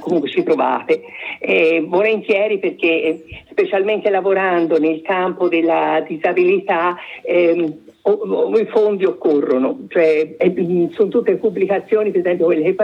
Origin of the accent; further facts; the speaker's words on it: Prato, Tuscany, Italy; che sono i monumenti più importanti della nostra città, noi siamo di Prato